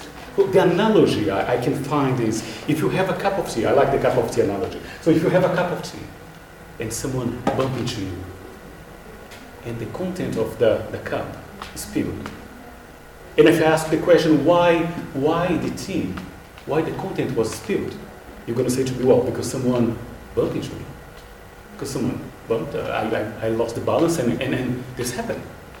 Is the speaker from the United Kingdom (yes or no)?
no; Brazil; English is a second language; I believe since last time I came here, about 3 months ago, I went back to Brazil. I went to see my family and friends